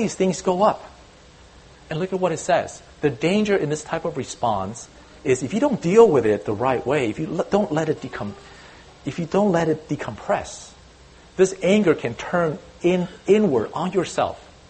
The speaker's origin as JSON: {"language": "English", "country": "Taiwan", "tie": "born or raised there", "said": "Now, I remember when I was growing up in Taiwan, I read this Chinese folk story."}